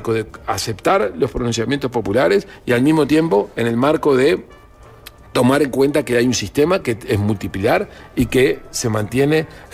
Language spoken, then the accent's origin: Spanish; Uruguay; todos somos uruguayos y todos sabemos que hay enormes oportunidades de mejorar esta relación